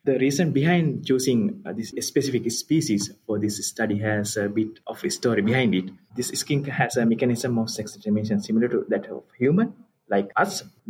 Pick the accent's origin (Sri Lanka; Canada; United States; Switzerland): Sri Lanka; English is a second language; now in Australia; I'm originally from Sri Lanka. Currently, I'm doing my PhD at the University of Canberra and CSIRO Australia.